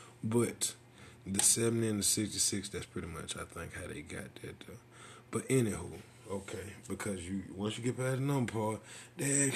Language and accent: English; Alabama, United States; I'm from Bama, so they had like a little Auburn, Alabama type of, you know, they will coexist together.